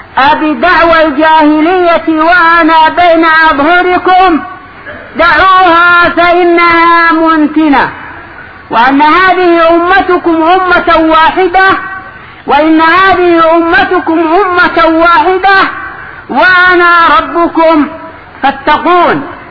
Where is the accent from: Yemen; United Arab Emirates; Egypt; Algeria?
Yemen; عندنا في اليمن كان بعض الشباب قد أصبح مؤلفا وأصبح محققا